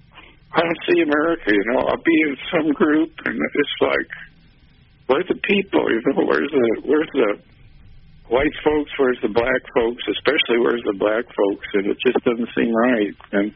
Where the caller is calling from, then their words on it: Tulsa, Oklahoma, United States; also born or lived in Kansas City; from Tulsa, Oklahoma. I'm listening on the internet.